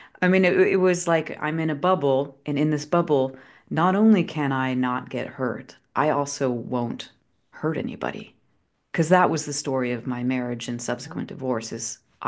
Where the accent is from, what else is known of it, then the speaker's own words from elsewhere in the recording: East Coast, United States; So I, you know, we were talking about growing up on the East Coast, going to the good schools, all of that. So I'm an East Coast girl.